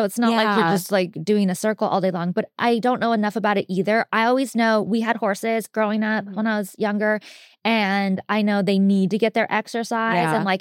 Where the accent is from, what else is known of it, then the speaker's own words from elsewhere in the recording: Lodi, United States; when I was younger, we grew up in town in Lodi, like till I was 9. And then we moved out to the country with my stepdad